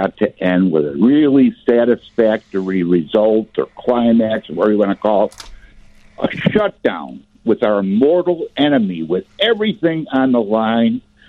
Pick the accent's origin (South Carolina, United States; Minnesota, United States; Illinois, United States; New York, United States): Illinois, United States; Palatine; Hey, I'm from Palatine.